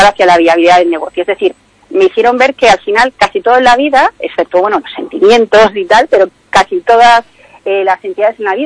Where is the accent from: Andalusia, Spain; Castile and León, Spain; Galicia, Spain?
Galicia, Spain; Vigo; born there; moved away as an adult; also born or lived in Madrid; yo hasta el año 2020... vivo en Madrid, es decir, yo efectivamente soy gallega, nací en Vigo, pero me fui a estudiar la carrera a Madrid y me pasé en Madrid 26 años, ¿no? Con motivo del COVID vuelvo a Galicia